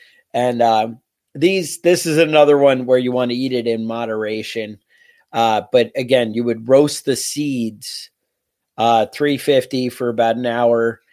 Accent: United States; I don't know why I think that women drink tea and men don't, because I'm an American.

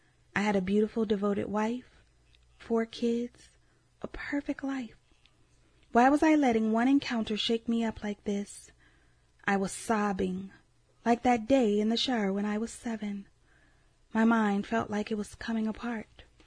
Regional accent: Fort Lauderdale, Florida, United States; I was 7 years old, walking with my best friend to the school basketball court where I grew up in Fort Lauderdale, Florida.

